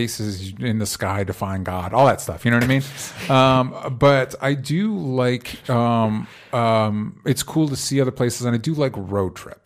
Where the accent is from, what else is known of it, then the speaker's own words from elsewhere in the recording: Florida, United States; I grew up in Florida, and I took a road trip out here when my friend moved out here.